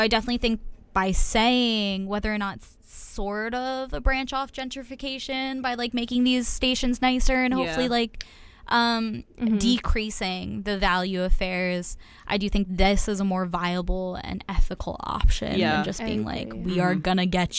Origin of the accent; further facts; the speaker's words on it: New Jersey, United States; I'm from New Jersey.